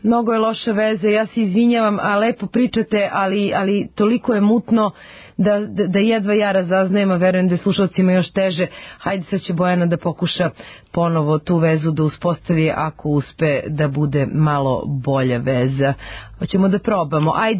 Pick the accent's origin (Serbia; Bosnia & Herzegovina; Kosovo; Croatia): Serbia; ne mi kao Srbi